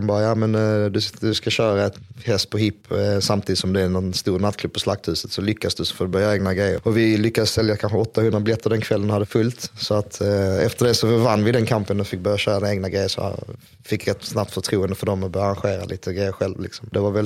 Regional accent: Lomma, Skåne, Sweden; also born or lived in Hultsfred; Vi flyttade från Hultsfred till Lomma när jag var 3 ungefär och bott i Lomma till jag var 18. Så har jag haft min barndom i Lomma, gick på Pilängsskolan i Lomma och Karstorp, tror jag.

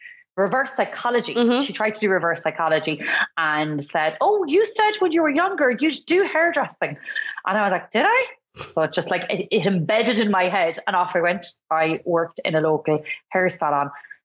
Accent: Cork, Munster, Ireland; I come from Cork. Rebels, woo!

